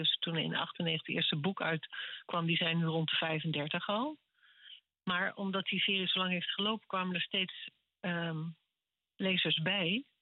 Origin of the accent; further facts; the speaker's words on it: Laren, North Holland, Netherlands; Ik ben inderdaad geboren in Laren, ten Olseweg.